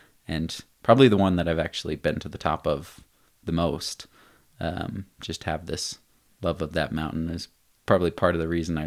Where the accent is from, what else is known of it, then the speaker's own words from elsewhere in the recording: Salt Lake City, Utah, United States; growing up in Salt Lake, it really is this, you know, city bumped up right against the mountains.